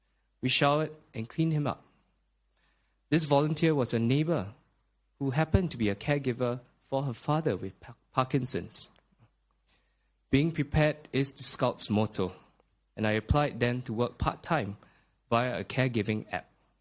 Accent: Geylang, Singapore; Growing up in Geylang has also allowed me to meet and befriend vulnerable segments of society.

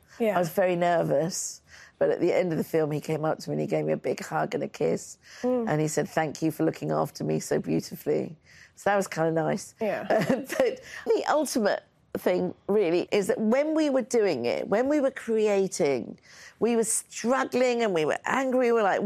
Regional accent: United Kingdom; But being a British filmmaker, I had to take

